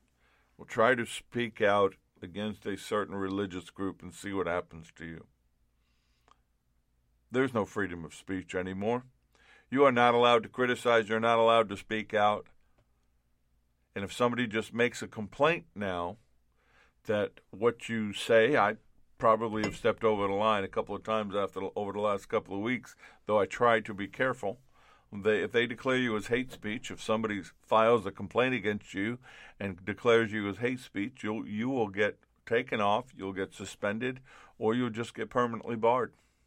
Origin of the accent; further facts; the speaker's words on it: New York, United States; I'm Italian. That's right. I'm an Italian from New York.